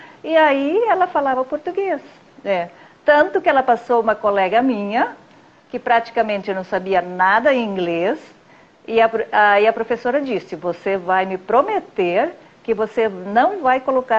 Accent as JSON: {"language": "Portuguese", "town": "Arroio do Meio", "region": "Rio Grande do Sul", "country": "Brazil", "said": "Eu tenho 63 anos, eu sou de Arroio do Meio, Rio Grande do Sul. Sou casada"}